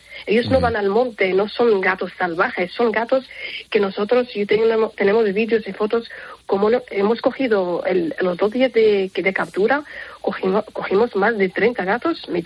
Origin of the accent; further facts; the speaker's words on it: Morocco; Yo soy de Marruecos.